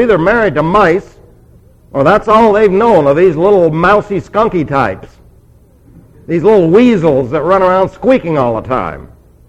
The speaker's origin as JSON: {"language": "English", "region": "New York", "country": "United States", "said": "And I said, yo. I was from New York."}